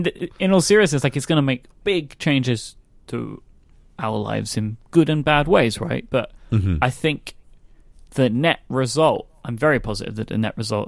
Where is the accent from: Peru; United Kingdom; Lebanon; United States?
United Kingdom; London; That will also mean I have to get a driving license first, because I don't have one. Because I'm a Londoner.